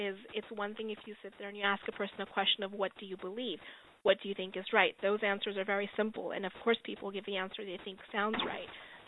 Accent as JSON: {"language": "English", "country": "Pakistan", "said": "as a Muslim, I'm South Asian, I'm Pakistani and Afghan"}